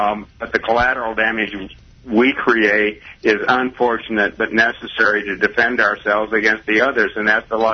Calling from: Overland Park, Kansas, United States; calling from Overland Park.

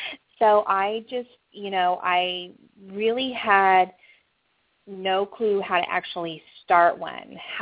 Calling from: Chesapeake, Virginia, United States; And I'm calling from Chesapeake, Virginia, the Hampton Roads area.

